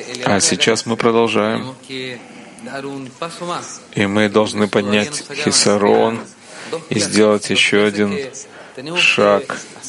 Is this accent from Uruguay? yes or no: yes; Uruguay; из Уругвая.